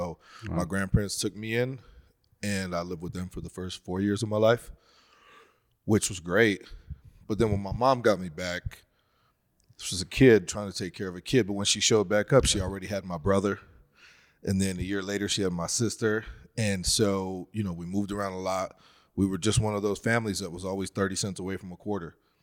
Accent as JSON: {"language": "English", "town": "Fort Collins", "region": "Colorado", "country": "United States", "tie": "born or raised there", "said": "Yeah. Yeah. My grandparents' house is like 3 minutes from here."}